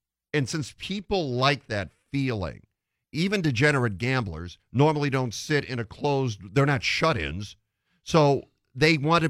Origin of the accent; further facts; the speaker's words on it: Detroit, Michigan, United States; also born or lived in Arizona; You know, when I grew up in Detroit, that's what we called it, pop. Moving to Arizona, I said I'd like some pop, and people looked at me like I was speaking a foreign language.